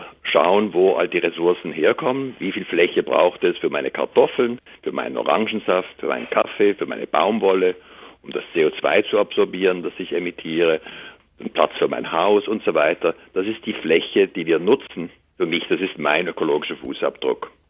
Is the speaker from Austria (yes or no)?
no; Switzerland; Ich komme aus der Schweiz ursprünglich.